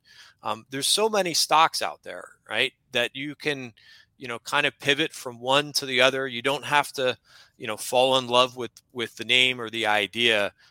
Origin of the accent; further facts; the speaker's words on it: New Jersey, United States; New Jersey, and my office is in New York City.